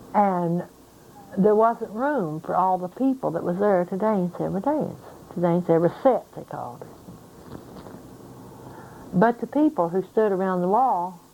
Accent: Rosine, Kentucky, United States; My birth certificate says I was born in Rosine, Kentucky. I went to school there for 8 years.

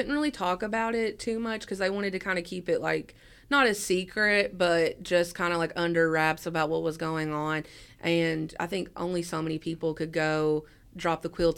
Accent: Appalachia, United States; Like, I'm from Appalachia, and what drew me to this project was doing something that women throughout history in Appalachia and Kentucky have done

